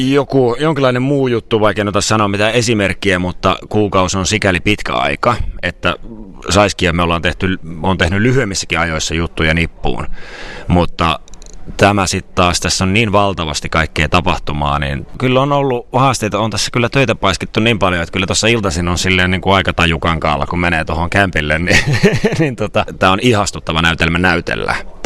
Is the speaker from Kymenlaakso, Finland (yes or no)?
yes; Miehikkälä, Kymenlaakso, Finland; now in Helsinki, Finland; on 34-vuotias freelance-näyttelijä, helsinkiläinen, 10 vuotta asunut Helsingissä ja sitten mä oon kotoisin sellaisesta maalaiskunnasta kuin Miehikkälä, jossa mulla on edelleen pieni kesämökki, saunamökki joen rannalla